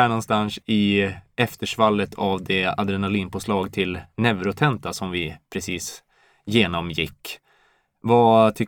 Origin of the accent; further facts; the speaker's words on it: Gävleborg County, Sweden; men jag är ju då från Hälsingland utanför Söderhamn.